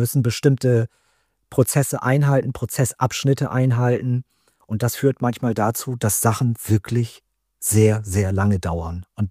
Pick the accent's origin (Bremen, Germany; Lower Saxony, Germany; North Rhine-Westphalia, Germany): Lower Saxony, Germany; Lengenbostel; Also ich komme ja aus Sittensen, genauer gesagt komme ich aus einer Mitgliedsgemeinde der Samtgemeinde, nämlich aus Lengenbostel. Das ist ein sehr kleiner Ort.